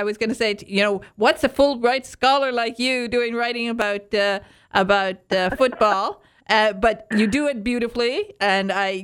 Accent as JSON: {"language": "English", "town": "Detroit", "region": "Michigan", "country": "United States", "said": "They better not laugh at the Tigers. I'm from Detroit."}